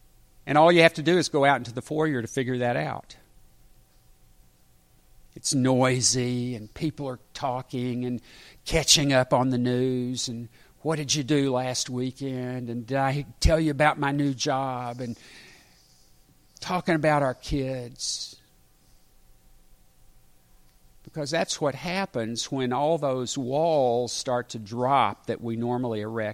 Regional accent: the South, United States; I grew up in the South, and in the time when I was growing up in the South, you didn't have mixed congregations.

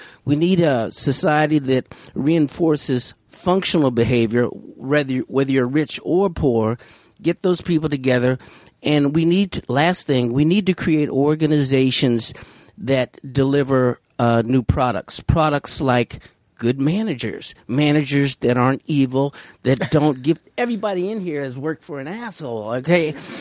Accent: Washington, District of Columbia, United States; I'm from Washington, D.C. Been coming here for over 25 years.

